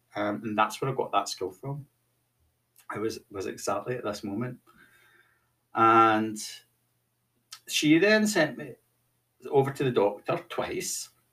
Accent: Scotland, United Kingdom; accent: Scottish; And I think probably my Scottish accent just made them hesitant to deal with me.

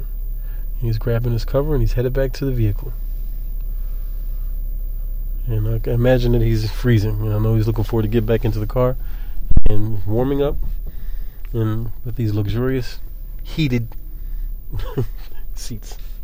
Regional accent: Philadelphia, Pennsylvania, United States; They got to know I'm from Philly, and, you know, I've been robbed.

